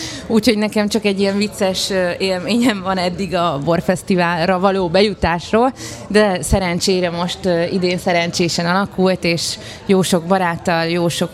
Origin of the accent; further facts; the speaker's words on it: Szeged, Csongrád-Csanád, Hungary; now in Budapest, Hungary; Szegedi vagyok amúgy, de itt élek és dolgozom Budapesten.